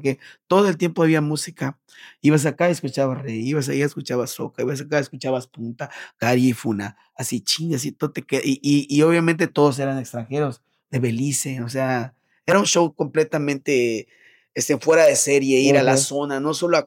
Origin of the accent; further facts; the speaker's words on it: Bacalar, Quintana Roo, Mexico; also born or lived in Chetumal; por obras de destino llegaron a Bacalar y yo soy